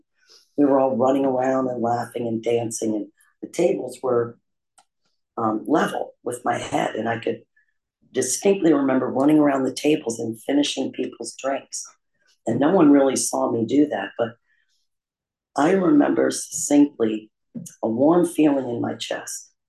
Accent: Middletown, New York, United States; also born or lived in Traverse City, Michigan; I was born in Traverse City, Michigan. And when I was a baby, we moved to a town about an hour north of New York City called Middletown, New York.

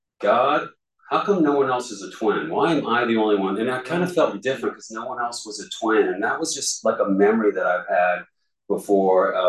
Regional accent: Alexandria, Virginia, United States; I was born in Alexandria, Virginia, from Northern Virginia. Don't hold it against me. But I love being a Virginian

